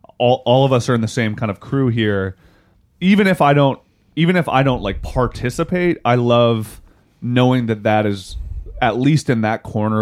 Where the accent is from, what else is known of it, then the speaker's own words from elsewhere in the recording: West Virginia, United States; I'm from West Virginia.